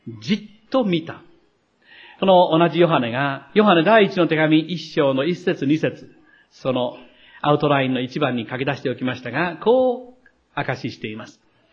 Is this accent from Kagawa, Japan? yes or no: yes; Takamatsu, Kagawa, Japan; 私は高松に育っていましたので、日曜日の礼拝が終わると、すぐに高松の港に行って、船に乗って、高松の真ん前にある、メギ島